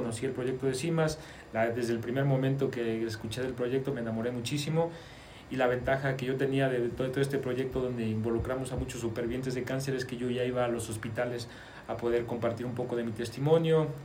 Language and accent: Spanish; Mexico; esta esperanza nos la ha traído a muchos de nosotros como mexicanos.